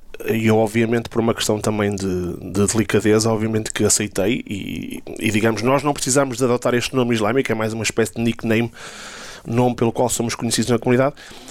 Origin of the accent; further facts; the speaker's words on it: Portugal; que somos portugueses, que somos muçulmanos, que temos direito à nossa liberdade religiosa